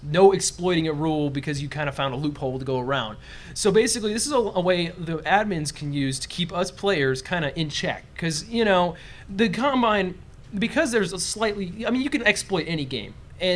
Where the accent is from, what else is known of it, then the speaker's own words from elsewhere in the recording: Montgomery, Alabama, United States; I'm from Montgomery, Alabama.